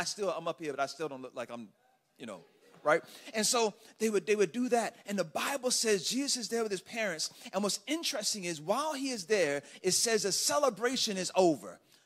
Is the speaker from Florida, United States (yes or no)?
yes; Miami, Florida, United States; I'm from Miami.